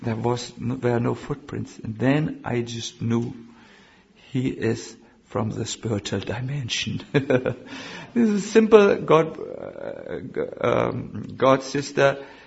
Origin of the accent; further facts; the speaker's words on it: Germany; I'm sorry, I'm from Germany, I'm a little offensive by nature.